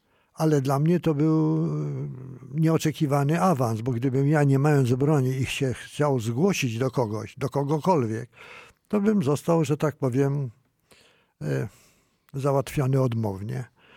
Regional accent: Warsaw, Masovian Voivodeship, Poland; also born or lived in Kutno; Ja urodziłem się w Kutnie i z Kutna byłem wysiedlony na początku 40 roku. Od 40 roku mieszkałem w Warszawie, a od 42 roku mieszkałem w Bursie Rady Głównej Opiekuńczej na ulicy Leszno 81.

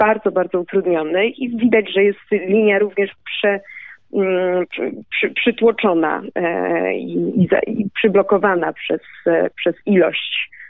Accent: Rome, Lazio, Italy; Ja jestem z Rzymu, także w Rzymie jeszcze ta fala północna, która jest bardzo inna.

